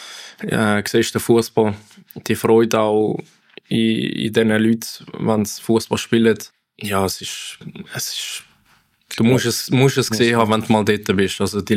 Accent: Brazil; Für mich gibt es absolut nur einen Namen als Brasilianer

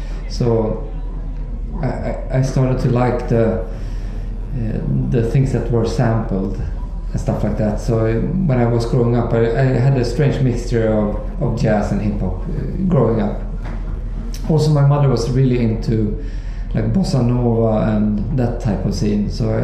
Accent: Sweden; English is a second language; Yeah, I'm from Sweden.

